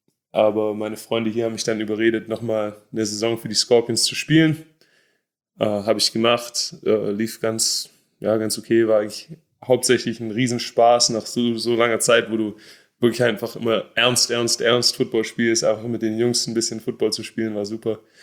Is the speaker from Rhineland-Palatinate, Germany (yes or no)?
no; Stuttgart, Baden-Württemberg, Germany; Ja, ich bin in Stuttgart aufgewachsen